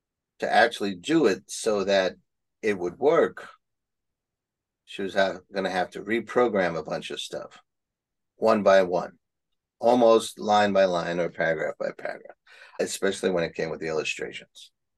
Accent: Bronx, New York, United States; Hi, I'm from the Bronx.

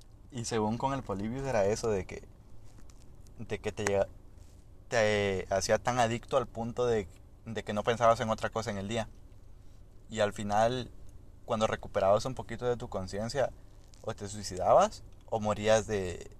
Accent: El Salvador; este pendejo es mexicano y yo soy de El Salvador.

